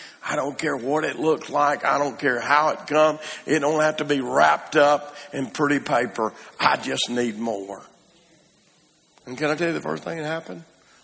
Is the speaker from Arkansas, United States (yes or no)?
yes; Brinkley, Arkansas, United States; We're from Brinkley, Arkansas, and you could get in a boat in Brinkley and go all the way to Clarendon, Arkansas.